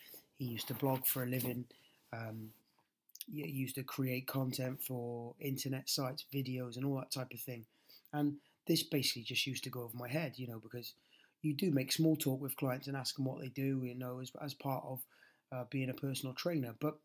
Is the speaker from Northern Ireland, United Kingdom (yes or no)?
no; Cardiff, Wales, United Kingdom; And I came up with the idea of an over-30s boot camp, obviously based in my hometown of Cardiff.